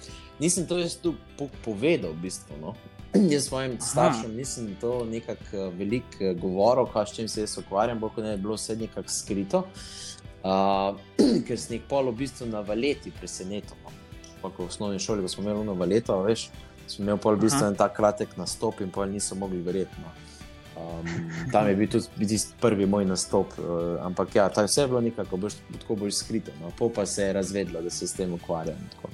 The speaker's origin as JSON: {"language": "Slovenian", "town": "Celje", "region": "Savinja", "country": "Slovenia", "tie": "born there", "said": "Rodil sem se v Celju, a veš."}